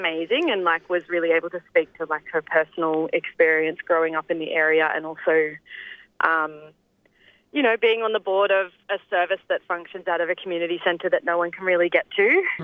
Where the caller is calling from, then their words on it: Canberra, Australian Capital Territory, Australia; I'm calling in from Ngunnawal country up here in sunny Canberra